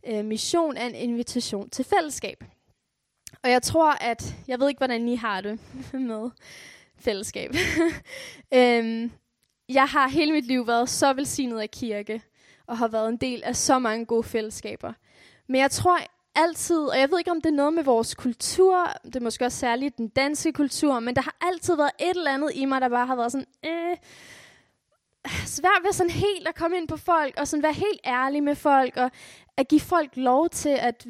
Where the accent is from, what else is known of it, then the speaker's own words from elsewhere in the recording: Faroe Islands; jeg er færing dansker